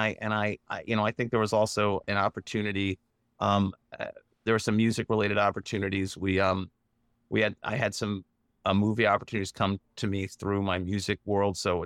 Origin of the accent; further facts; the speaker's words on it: Ohio, United States; You know, I grew up in Ohio, and I was involved with some folks who had a festival in Cleveland